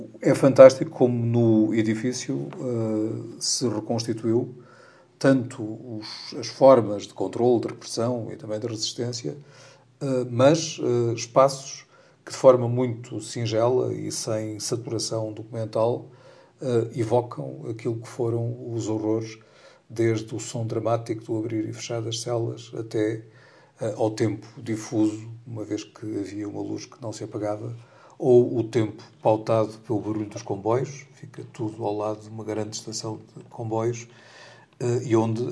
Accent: Portugal; sai-se, sendo português, com alguma sensação de ver

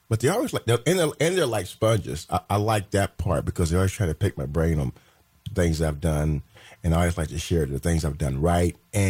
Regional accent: Terre Haute, Indiana, United States; because my hometown, Terre Haute, if they had this program when I was at Wiley High School or Gersmar High School or Terre Haute Laboratory High School or even North Vigo High School during the years I was there

